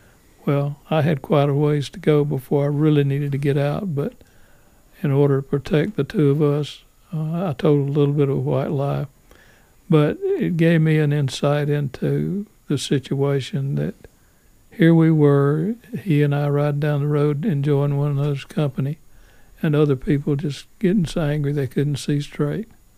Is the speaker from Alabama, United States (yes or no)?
yes; Alabama, United States; And I thought, oh, Lord, I'm dead now because he knows I'm from Alabama.